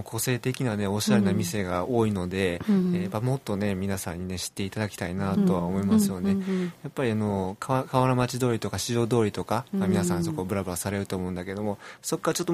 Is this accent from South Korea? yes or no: no; Shandong, China; Japanese is a second language; moved away as an adult; also born or lived in Kyoto; now in Japan; 北の方ですね、北京の近くなんですけどね、山東省で生まれ育って、大体20歳ぐらいの時日本に来てね